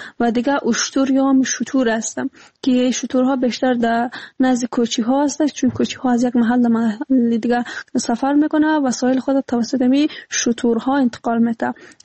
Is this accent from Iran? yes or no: no; Afghanistan; افغانستان ما همه ما افغان هستیم